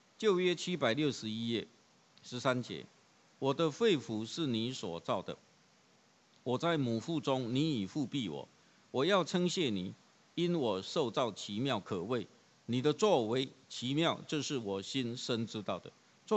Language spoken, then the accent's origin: Chinese; Taiwan; 所以我们台湾话有一句话说什么？